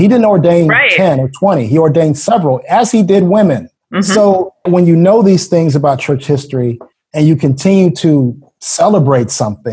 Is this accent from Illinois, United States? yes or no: yes; Illinois, United States; Okay, well, the brief history is, I'm from Illinois